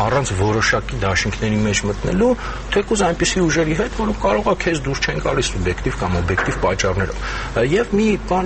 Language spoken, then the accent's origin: Armenian; Yerevan, Armenia; ինձ որպես երևանցի